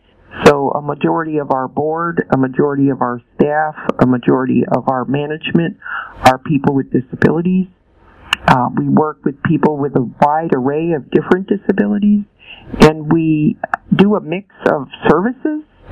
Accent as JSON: {"language": "English", "town": "West Winfield", "region": "New York", "country": "United States", "tie": "born or raised there", "also_born_or_lived": "Philippines", "moved": "as an adult", "said": "upstate New York, we ended up settling in a little village called West Winfield. And after I left my hometown, I spent a year in the Philippines as an exchange student"}